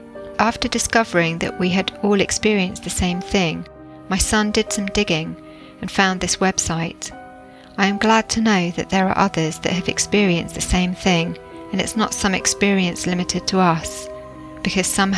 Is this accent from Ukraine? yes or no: no; Puerto Rico; I grew up in Puerto Rico, and he kept visiting me, just standing by my door, watching me.